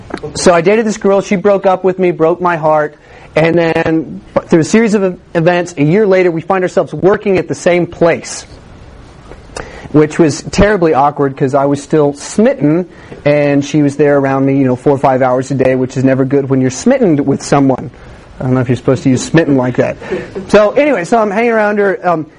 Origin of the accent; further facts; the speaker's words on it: Austin, Texas, United States; that's just because I'm from Austin